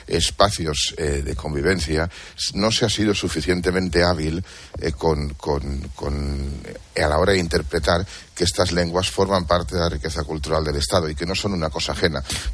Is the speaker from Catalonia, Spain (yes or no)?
yes; Catalonia, Spain; yo como catalán no necesito ni hablar en catalán en todas partes, ni que me hablen en catalán en todas partes.